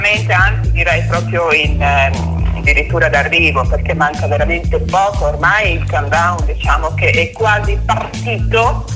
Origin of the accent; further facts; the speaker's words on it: Melpignano, Apulia, Italy; Sono nata nel profondo sud di questo Nevado Fiera, sono salentina melpignanese di origine addirittura.